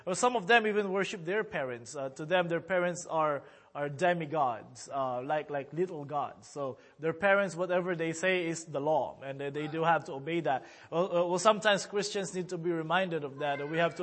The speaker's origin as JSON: {"language": "English", "country": "Cambodia", "tie": "born or raised there", "said": "growing up in Cambodia, the Lord has taught us a lot of things. First of all, I praise the Lord that the Lord has helped us to learn the language. Me and my sisters, we speak the language fluently. We can read it and write."}